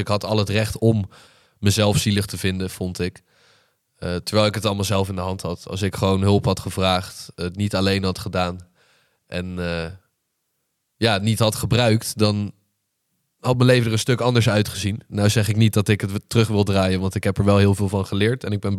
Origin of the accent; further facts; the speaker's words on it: Leiderdorp, South Holland, Netherlands; also born or lived in Oegstgeest; ik ben 20 jaar oud. Ik kom uit Leiderdorp. Ik ben geboren in Oegstgeest.